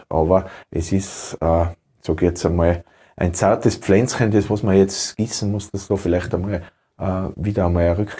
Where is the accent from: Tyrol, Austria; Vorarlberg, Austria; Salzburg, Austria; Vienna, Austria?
Tyrol, Austria; Ich bin in Tirol zu Hause. Tirol ist mein Heimatland, ich liebe das Land über alles